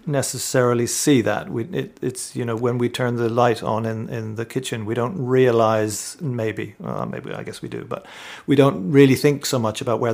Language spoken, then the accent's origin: English; Ireland; I'm Irish, like your previous songster there … I'm an Irishman. So I grew up in a green country, you could say.